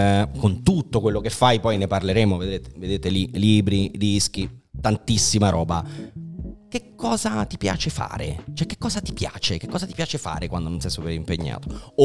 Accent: Naples, Campania, Italy; sono napoletano, quindi credo che sia insita questa cosa.

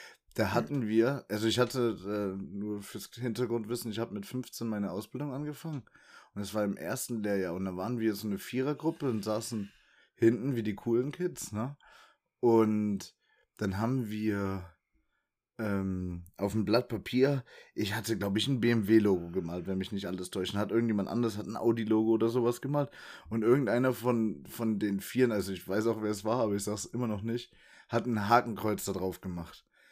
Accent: Bavaria, Germany; also bei uns in Bayern damals hieß das immer Verweise oder hier, glaube ich, Tadel.

